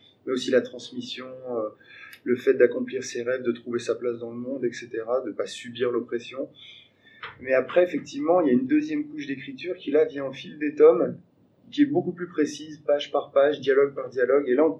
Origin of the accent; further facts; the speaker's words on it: France; je suis français, donc j'ai grandi avec Astérix, avec les œuvres de Franquin